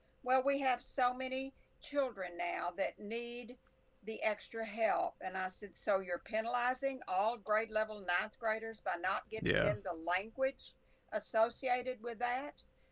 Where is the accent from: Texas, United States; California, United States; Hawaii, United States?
Texas, United States; Dallas; Yes, I grew up in Dallas.